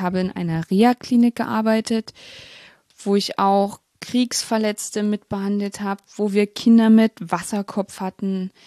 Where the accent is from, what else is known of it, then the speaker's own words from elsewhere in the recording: Barby, Saxony-Anhalt, Germany; also born or lived in Magdeburg; ich bin 21 Jahre jung und habe 3 Geschwister. Ich bin in Magdeburg in Sachsen-Anhalt geboren und in der Nähe aufgewachsen, in einem Ort namens Barbie. Barbie wird übrigens mit Y geschrieben und nicht wie die Barbie-Puppe.